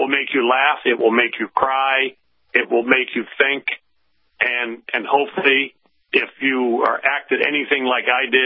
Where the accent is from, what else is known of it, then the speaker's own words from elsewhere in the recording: Steubenville, Ohio, United States; Growing up in my hometown of Steubenville, Ohio, which is the home of … Jimmy the Greek.